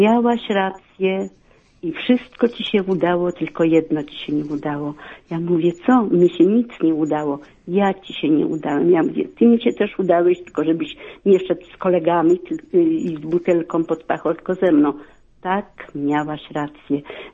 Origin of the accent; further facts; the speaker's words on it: Ciechanów, Masovian Voivodeship, Poland; Jestem z Ciechanowa.